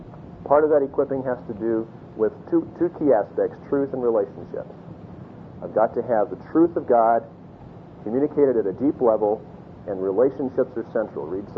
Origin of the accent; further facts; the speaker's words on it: Corvallis, Oregon, United States; We're from Corvallis, Oregon, and I know churches in the Seattle area